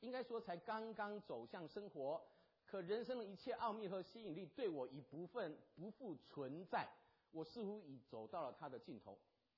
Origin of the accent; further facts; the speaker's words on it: Taiwan; 我来自台湾